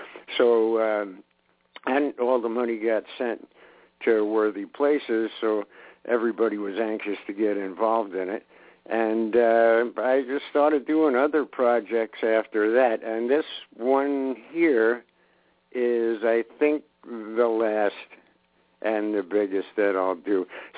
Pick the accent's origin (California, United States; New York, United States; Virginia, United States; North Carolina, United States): New York, United States; Brooklyn; I grew up in Brooklyn, and you see a lot of nasty stuff there.